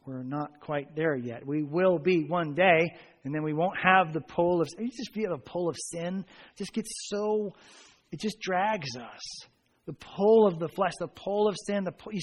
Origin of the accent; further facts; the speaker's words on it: New Jersey, United States; But I grew up in Bergen County, and I saw that skyline all the time. We went there for school trips.